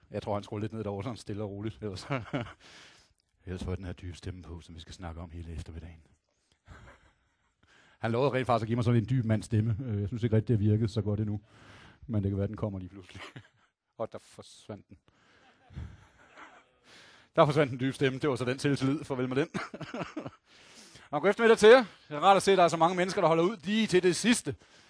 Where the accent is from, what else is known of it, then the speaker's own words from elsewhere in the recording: Jutland, Denmark; Jeg er fra Jylland